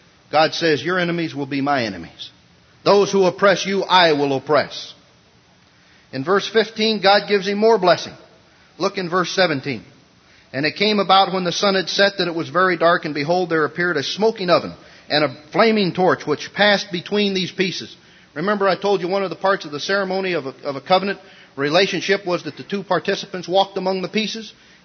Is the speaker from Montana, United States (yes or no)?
yes; Montana, United States; When I was a little kid, I was raised on Indian reservation.